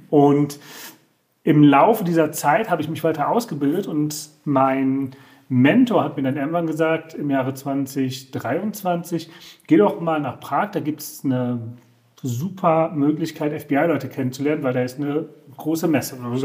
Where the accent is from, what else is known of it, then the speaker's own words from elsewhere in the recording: Solingen, North Rhine-Westphalia, Germany; ich bin 45 Jahre, ich komme aus Solingen